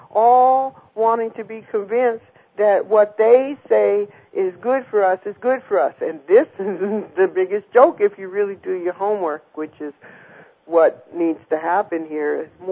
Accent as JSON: {"language": "English", "country": "United States", "said": "it was just so embarrassing as an American to have to answer a question like this"}